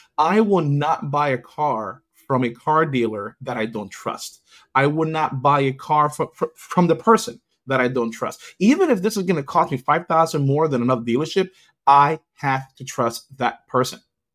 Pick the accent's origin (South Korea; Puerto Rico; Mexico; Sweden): Puerto Rico; now in Florida, United States; I'm from Puerto Rico.